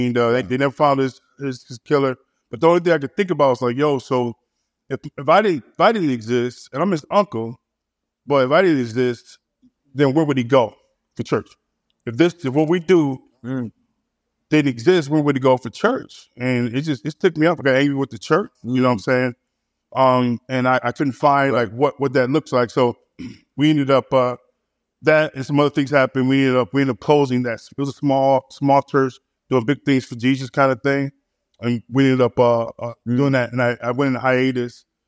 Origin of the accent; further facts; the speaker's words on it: Detroit, Michigan, United States; also born or lived in Grand Rapids; I always say I was born in Grand Rapids, became a man in Detroit, and then culturally raised by a Catholic from Chicago.